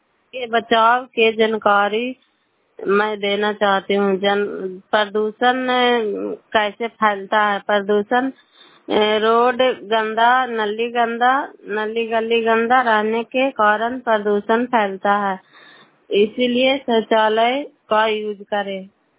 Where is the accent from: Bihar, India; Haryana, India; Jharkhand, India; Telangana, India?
Bihar, India; Nalanda; मैं नालंदा जिला का रहने वाली हूँ। मैं क्राय ब्लॉक मकरौता पंचायत ग्राम बैरीगंज से बोल रही हूँ।